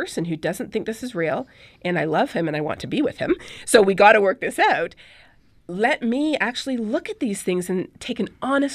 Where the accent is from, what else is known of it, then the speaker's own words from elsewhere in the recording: Canada; also born or lived in Colombia; So I grew up in Canada and in Colombia.